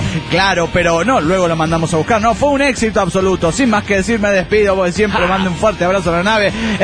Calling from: Panama; aquí saludando de Panamá

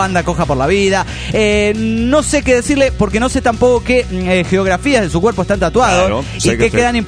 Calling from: Trelew, Chubut, Argentina; de Trelew, Chubut, República Argentina.

